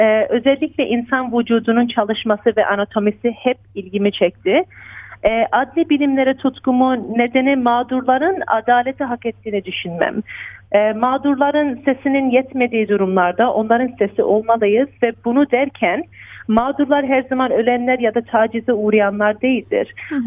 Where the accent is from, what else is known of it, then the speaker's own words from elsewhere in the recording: Australia; ikimiz de Avustralya'da doğumluyuz. Ben burada büyüdüm ve üniversiteyi burada bitirdim. 28 yaşındayım